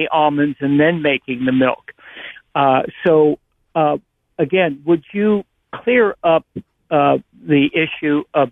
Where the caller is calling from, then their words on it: Santa Cruz, California, United States; I'm calling from Santa Cruz.